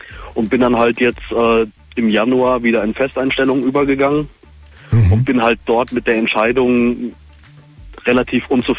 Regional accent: Frankfurt, Hesse, Germany; Aus Frankfurt.

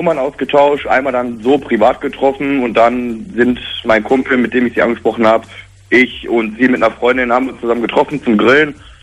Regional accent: Remscheid, North Rhine-Westphalia, Germany; Ich komme aus Remscheid.

